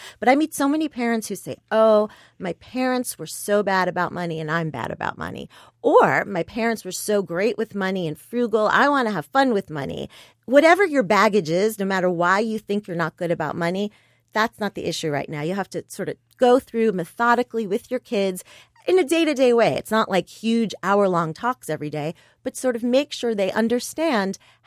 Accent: Queens, New York, United States; Not in my school, but I grew up in Queens.

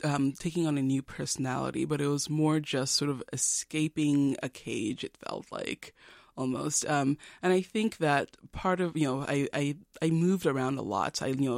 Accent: Nigeria; moved away; Because when I first moved to Louisiana, and this when we came from Nigeria, you know, it was a culture shock for me.

